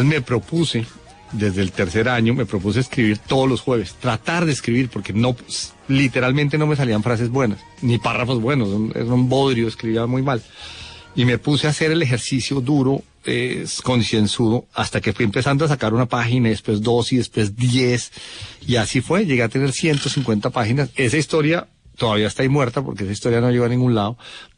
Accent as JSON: {"language": "Spanish", "region": "Llanos", "country": "Colombia", "tie": "born or raised there", "also_born_or_lived": "Bogotá", "said": "Yo no soy llanero, pero soy llanero. Me crié en el llano, aunque nací en Bogotá."}